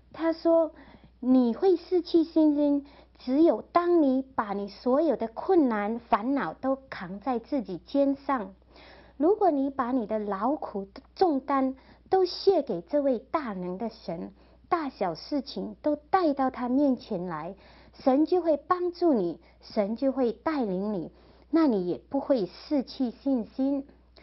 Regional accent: Malaysia; moved away as an adult; now in United States; 我出生在马来西亚穷苦的小渔村，从小就很爱读书

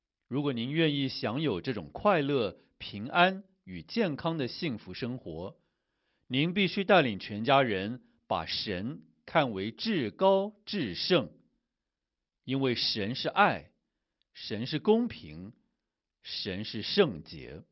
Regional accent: China; 我们中国人的名字取名的时候，这个名字好像都有一个意义

